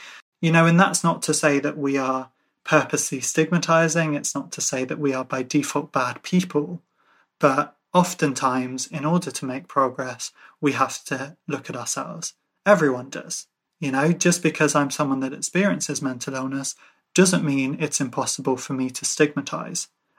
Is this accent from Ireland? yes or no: yes; Ireland; I'm Irish